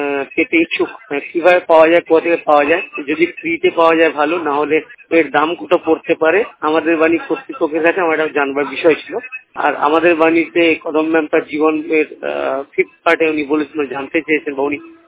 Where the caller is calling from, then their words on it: Kankinara, West Bengal, India; কথা বলছিলাম কাকিনাড়া থেকে, উত্তর চব্বিশ পরগনা, পশ্চিমবঙ্গ।